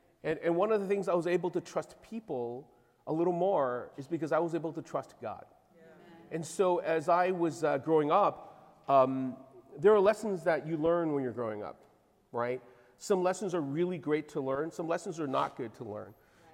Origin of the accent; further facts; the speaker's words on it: Winnipeg, Manitoba, Canada; I am from Winnipeg, Canada. A lot of you know where that is.